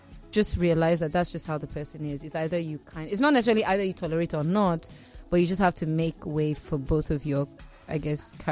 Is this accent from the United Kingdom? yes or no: no; Kaduna, Kaduna State, Nigeria; I did it in my hometown too as well, in Kaduna.